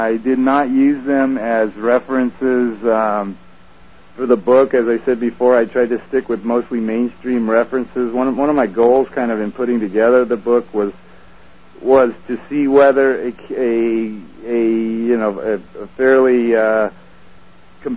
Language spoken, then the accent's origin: English; Torrance, California, United States; I grew up in Torrance, which is a neighboring city to where was it, Manhattan Beach or Hermosa Beach?